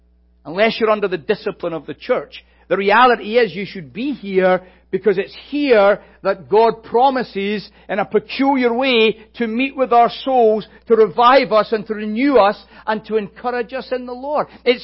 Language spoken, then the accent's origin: English; Scotland, United Kingdom; Some people have often asked me, why is it, as a Scotsman, you're not a Presbyterian?